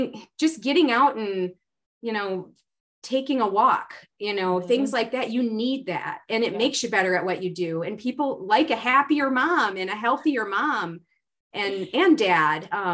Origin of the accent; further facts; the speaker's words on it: Midland, Michigan, United States; and then moved to my hometown. And I practiced medicine here for in Midland, Michigan for 15 years